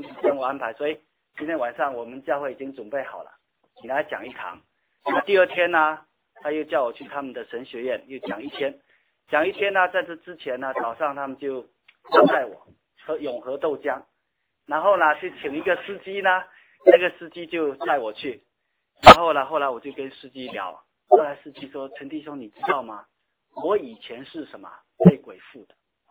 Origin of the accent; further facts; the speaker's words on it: Xiamen, Fujian, China; 我们在厦门，我在厦门鼓浪屿长大